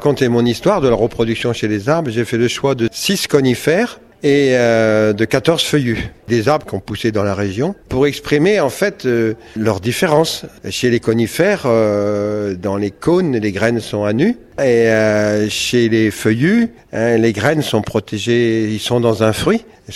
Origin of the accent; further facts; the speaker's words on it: Nantes, Pays de la Loire, France; je suis de Nantes.